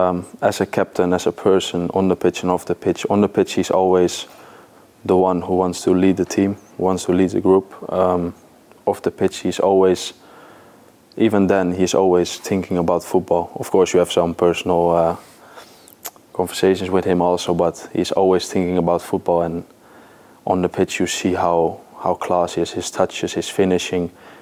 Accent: Germany; when I came from Germany

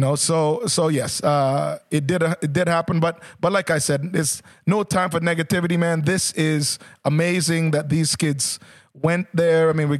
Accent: Canada; as a Canadian, I need to be proud of where I'm from.

